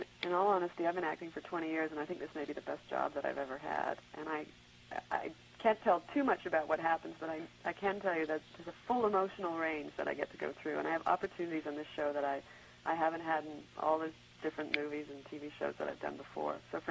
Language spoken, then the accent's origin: English; Canada; for me being Canadian, it's been lovely to do a show here in the States.